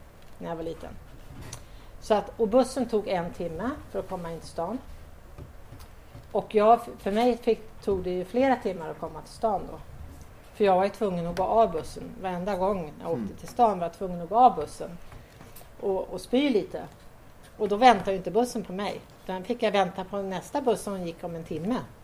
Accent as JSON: {"language": "Swedish", "town": "Gimmersta", "region": "Stockholm County", "country": "Sweden", "tie": "born or raised there", "said": "vi då bodde på Prästgårdsvägen 9, det var precis första huset där på Gimmersta. Och där byggde de hus då. Och där växte jag upp."}